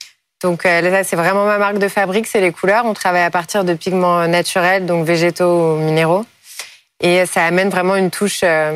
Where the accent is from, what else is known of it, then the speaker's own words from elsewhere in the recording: Paris, Île-de-France, France; born there; Moi, je suis née à Paris, je suis une fervente parisienne